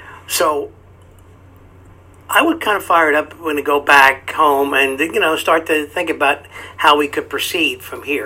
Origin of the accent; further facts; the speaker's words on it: Philadelphia, Pennsylvania, United States; I'm from West Philadelphia.